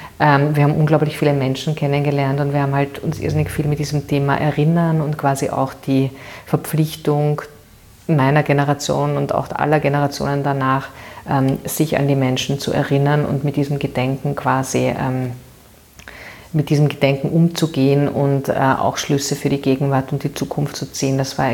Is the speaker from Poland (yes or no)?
no; Vienna, Austria; ich bin eine Währingerin und sehr glücklich, eine Währingerin zu sein und hier geboren zu sein. Ich bin in der Gänzgasse aufgewachsen, im Buwok-Bau.